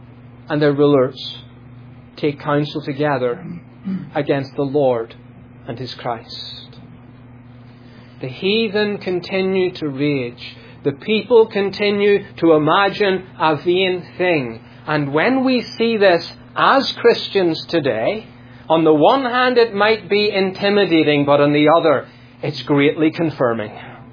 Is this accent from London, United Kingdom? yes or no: no; Northern Ireland, United Kingdom; I grew up in Northern Ireland.